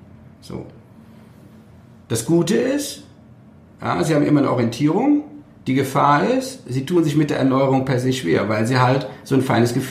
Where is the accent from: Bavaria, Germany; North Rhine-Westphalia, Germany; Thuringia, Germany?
North Rhine-Westphalia, Germany; Cologne; weil ich komme aus der Ecke von Köln.